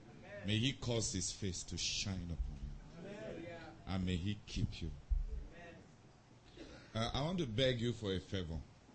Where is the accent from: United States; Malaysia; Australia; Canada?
Canada; I'm from Canada.